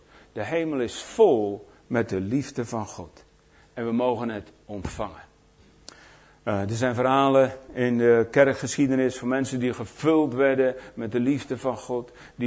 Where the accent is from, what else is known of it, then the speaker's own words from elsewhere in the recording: Netherlands; Nou, wij zijn Nederlanders, dat is oké.